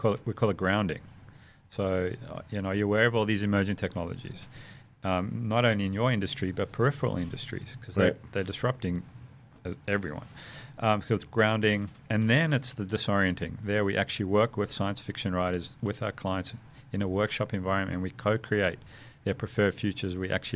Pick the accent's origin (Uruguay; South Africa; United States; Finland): South Africa; growing up in South Africa